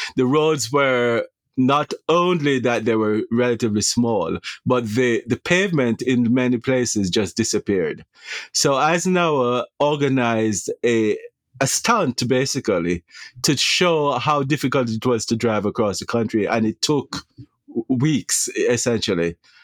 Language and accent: English; Jamaica; moved away as an adult; now in United States; So I am a Jamaican native, and my choice of where to work or what to do was predicated on the fact that I needed to be able to get a job as an immigrant.